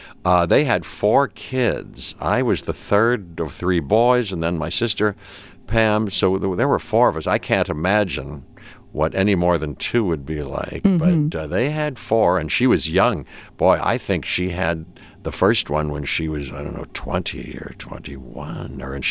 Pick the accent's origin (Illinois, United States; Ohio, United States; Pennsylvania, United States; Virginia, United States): Pennsylvania, United States; Pittsburgh; I'm from Pittsburgh originally, and she was a friend of my mom's, Shirley, and she would come over